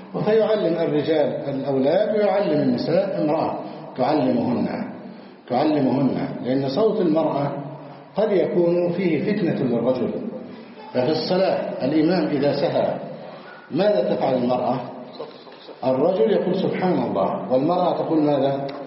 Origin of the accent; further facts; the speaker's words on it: Egypt; بلادنا مصر